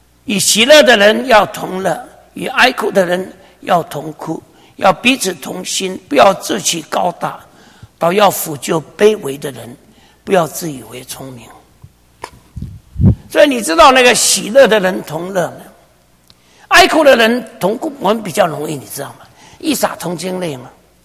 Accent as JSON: {"language": "Chinese", "country": "China", "said": "你知道什么叫恶意泪吗？假慈悲，对不对？我们中国人叫做猫哭老鼠。"}